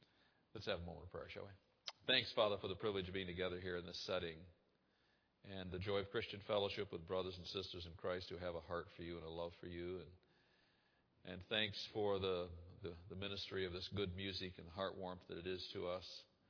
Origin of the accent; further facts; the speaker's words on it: Montrose, Michigan, United States; a little town of Montrose, Michigan, outside of Flint. I was born in Flint and raised in Montrose.